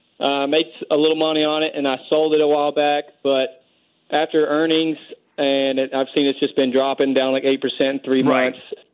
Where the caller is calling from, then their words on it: Kentucky, United States; And I'm in Kentucky.